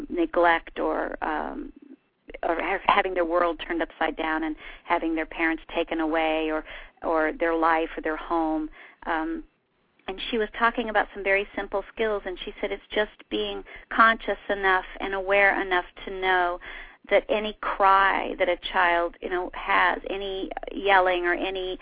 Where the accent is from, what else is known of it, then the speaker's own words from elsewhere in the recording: South Carolina, United States; I went back home to my home state, which I have to clarify is South Carolina, by the way. I was officially born in North Carolina.